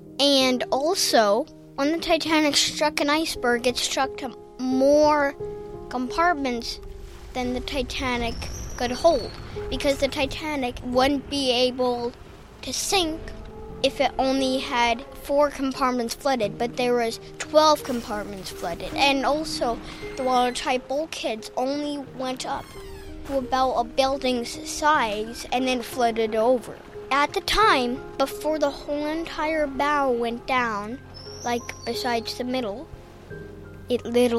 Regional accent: United States; I'm from America and I'm seven.

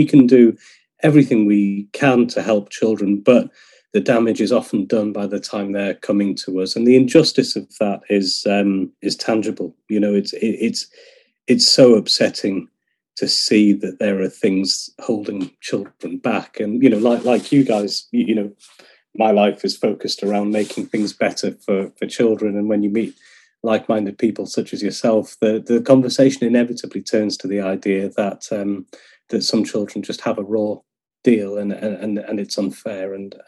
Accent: Middlesbrough, North East England, United Kingdom; I'm not from Liverpool. I grew up in the northeast, you know, in another quite impoverished town in Middlesbrough.

